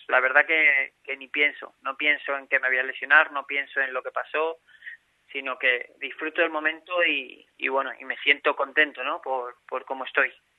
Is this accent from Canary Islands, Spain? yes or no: no; Madrid, Community of Madrid, Spain; now in Málaga, Spain; Es más, tengo más contactos aquí que en Madrid, que yo soy de Madrid, así que imagínate lo que es Málaga para mí.